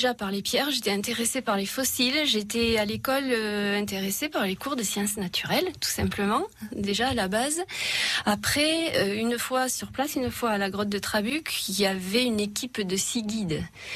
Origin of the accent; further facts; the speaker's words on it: Alès, Occitanie, France; also born or lived in Canada; j'ai grandi à Alès. Toutes mes études, je les ai faites au lycée Jean-Baptiste Dumas à Alès. Et puis ensuite, je suis partie quelques années au Canada